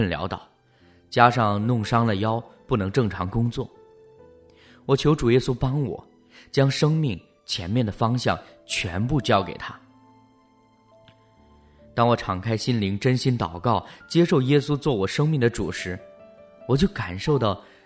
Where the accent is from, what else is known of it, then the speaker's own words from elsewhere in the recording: Hong Kong; 我在香港出生成长，13岁开始工作，15岁呢已经搬家独立生活。